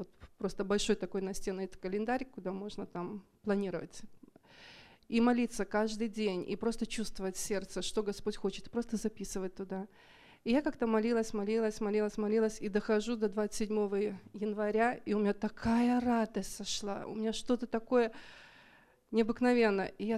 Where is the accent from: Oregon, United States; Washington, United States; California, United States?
Washington, United States; Renton; Russian is a second language; и я из Рентона.